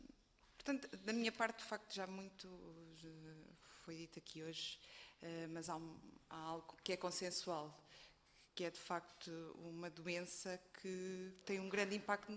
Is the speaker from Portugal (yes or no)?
yes; Figueira da Foz, Coimbra, Portugal; eu falo no meu caso mais pessoal, eu sou da Figueira da Foz